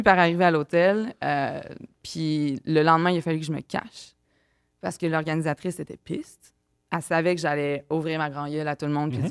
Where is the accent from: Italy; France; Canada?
Canada; Quebec City, Quebec; Moi, je viens de la ville de Québec